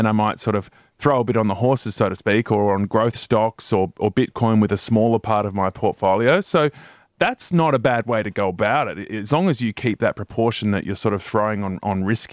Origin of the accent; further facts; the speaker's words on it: Sydney, New South Wales, Australia; I'm from Sydney.